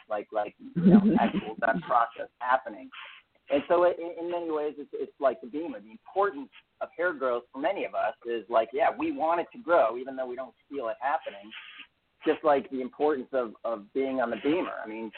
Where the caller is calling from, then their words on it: Eagle, Colorado, United States; I live in Eagle, Colorado.